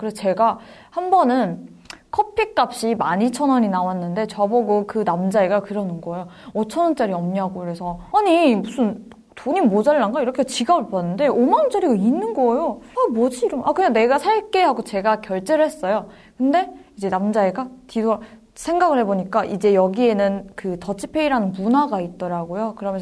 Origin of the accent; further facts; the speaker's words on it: Chongjin, North Hamgyong, North Korea; now in South Korea; 반갑습니다. 저의 고향은 함경북도 청진이고요. 2015년도에 탈북을 해서 벌써 5년이 되어가네요.